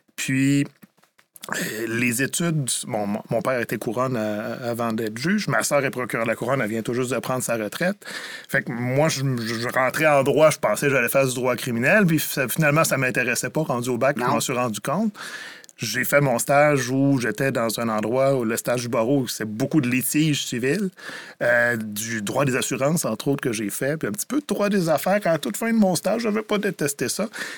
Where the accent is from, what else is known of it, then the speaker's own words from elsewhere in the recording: Rivière-du-Loup, Quebec, Canada; Je viens de Rivière-du-Loup.